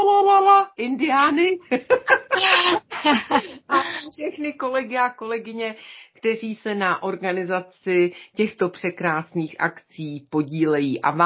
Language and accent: Czech; Bohemia, Czechia; Je pravda, že u nás v Čechách je nádherně téměř úplně všude.